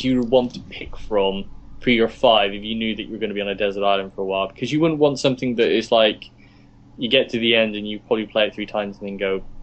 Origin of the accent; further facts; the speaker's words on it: Yeovil, South West England, United Kingdom; You know, I'm Yeovil born and bred.